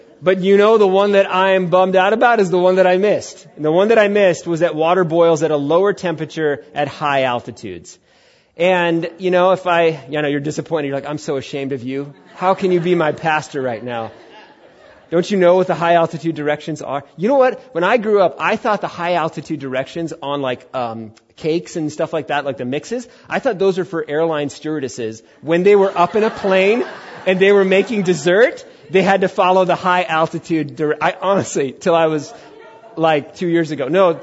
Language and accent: English; United States; And I'm an American, so I'm going to go do this thing.